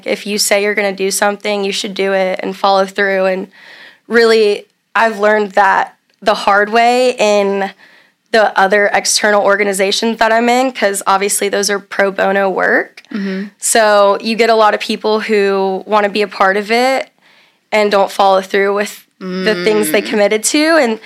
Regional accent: the South, United States; So I was born and raised to write thank you notes. I'm from the South.

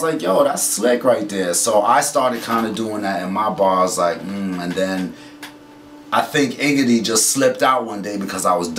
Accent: New Jersey, United States; I'm from Jersey. Spent a lot of time out in Brooklyn, up and down, up and down

